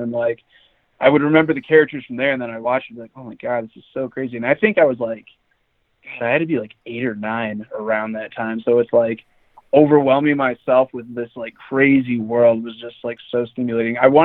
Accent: Chicago, Illinois, United States; I mean, I'm originally from Chicago too. So we had like Ring of Honor come around all the time

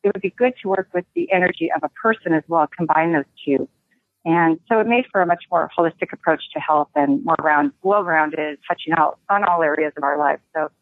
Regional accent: Marshall Islands; I grew up in the Marshall Islands, or I lived in the Marshall Islands as a teenager, and I was exposed to a lot of different cultures

